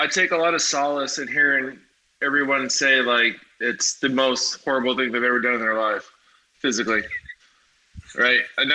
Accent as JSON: {"language": "English", "region": "California", "country": "United States", "said": "I'm from California. I've never really been in the cold."}